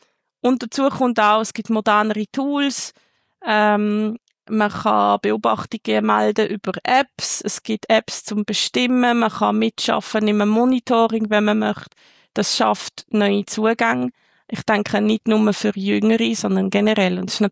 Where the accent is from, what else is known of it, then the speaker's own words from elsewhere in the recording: Switzerland; Bei uns in der Schweiz oder auch international, da gibt es noch sehr viele Fragen zu beantworten.